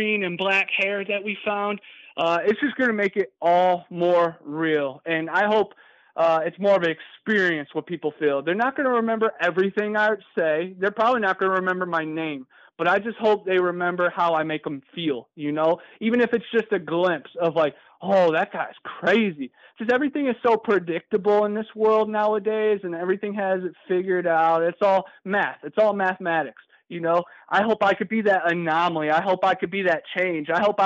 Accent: Ohio, United States; I'm coming from Ohio, land of the Mothman, Lake Erie Monster, the Mud Mermaids, you know.

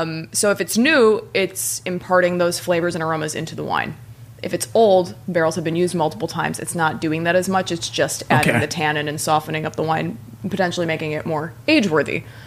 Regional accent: Midwest, United States; I'm from the Midwest.

